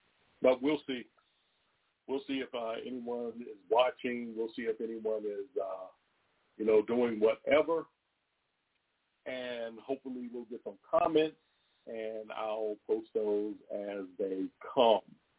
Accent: Roanoke, Virginia, United States; born there; I was born in Roanoke, Virginia in October of 1968, and I have never stepped foot outside of this country. Not one time, not even momentarily. So I consider myself to be an American.

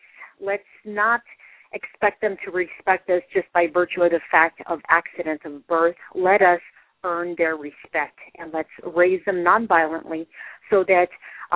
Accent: Gary, Indiana, United States; now in Indianapolis, United States; I didn't know that because I was raised in Gary, Indiana, and it was always Central time when I grew up.

